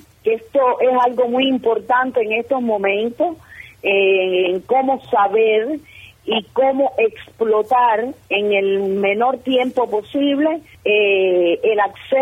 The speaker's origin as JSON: {"language": "Spanish", "country": "Cuba", "moved": "yes", "said": "me decían, ay, qué acento más bonito, ¿de dónde es usted, señorita? Yo le decía, de Cuba."}